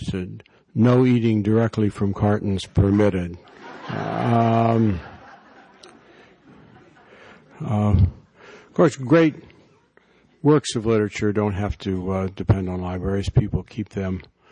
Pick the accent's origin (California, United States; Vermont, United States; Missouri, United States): Missouri, United States; Kansas City; And I'm from Kansas City, the former Gateway to the West, where we think of St. Louis as the exit from the East.